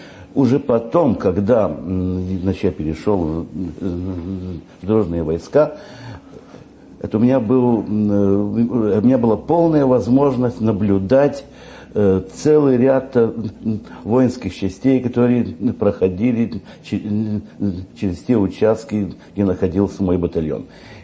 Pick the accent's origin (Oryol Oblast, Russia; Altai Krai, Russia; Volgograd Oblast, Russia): Oryol Oblast, Russia; Я родился в Орловской губернии, в усадьбе моих родителей, около Мценска. И семья была, ну, если хотите, помещичья, но мой отец был государственный чиновник, Министерство путей и сообщения.